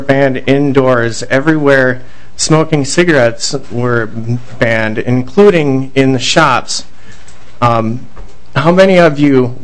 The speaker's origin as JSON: {"language": "English", "town": "Bemidji", "region": "Minnesota", "country": "United States", "said": "I'm actually from Bemidji, Minnesota, but I work down here in South St. Paul for Interstate Truck Driving School."}